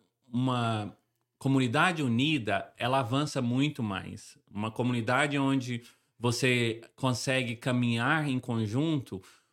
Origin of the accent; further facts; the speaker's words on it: Brazil; a gente, como brasileiro, nós temos muita dificuldade, principalmente deixar o Brasil